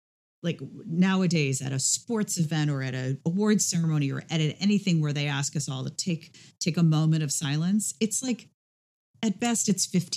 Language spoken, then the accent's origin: English; New York City, New York, United States; So I grew up, I don't live there anymore, but I grew up on West 82nd Street between Amsterdam and Columbus, which is where the 20th Precinct police station is.